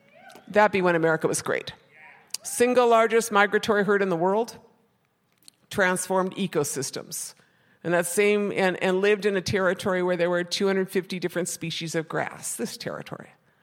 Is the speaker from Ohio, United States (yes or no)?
no; White Earth Reservation, Minnesota, United States